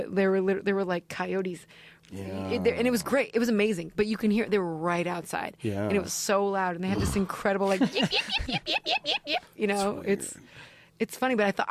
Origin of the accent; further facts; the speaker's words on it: Cleveland, Ohio, United States; In the Cleveland Metro Parks, where I'm from and where my family resides